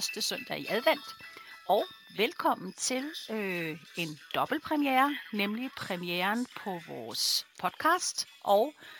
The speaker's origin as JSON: {"language": "Danish", "town": "Kanes", "region": "Zealand", "country": "Denmark", "said": "og vi er fra Kanes, Sjælland."}